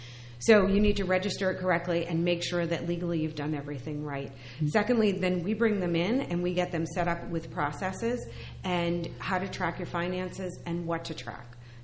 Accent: New Jersey, United States; I said, oh, I'm from New Jersey

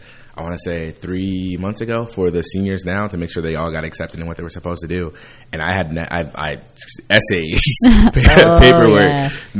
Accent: Trenton, New Jersey, United States; So we grew up in Trenton, so we really didn't – it wasn't too much other world exposure that we were getting.

